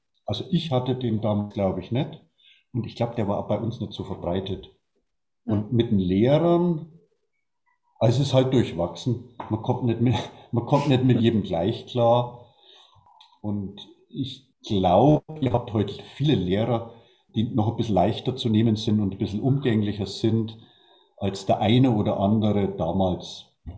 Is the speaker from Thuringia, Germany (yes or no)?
no; Naila, Bavaria, Germany; also born or lived in Hof; Ich bin auch im Landkreis, geboren, war dann länger weg oder lange Zeit in Hof. Ist ja nicht so weit weg, die Weltstadt Hof. Aber ich bin quasi, ich habe nach einer langen Lebensschleife, bin ich wieder irgendwie zurück in mein kleines Naila